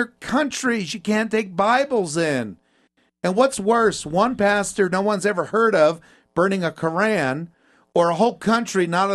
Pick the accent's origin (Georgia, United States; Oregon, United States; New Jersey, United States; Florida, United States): New Jersey, United States; I grew up in New Jersey.